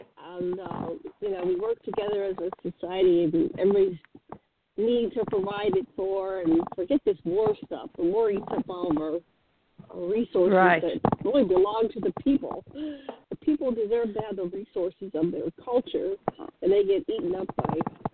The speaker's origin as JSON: {"language": "English", "town": "Pittsburgh", "region": "Pennsylvania", "country": "United States", "tie": "born or raised there", "said": "I grew up in Pittsburgh, and we had a train three blocks away."}